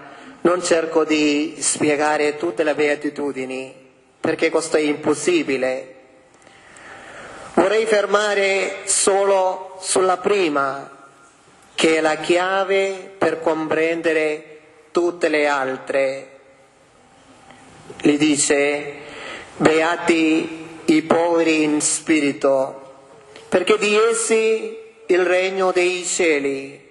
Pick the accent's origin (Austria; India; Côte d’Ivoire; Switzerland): India; now in Italy; Io vengo dall'India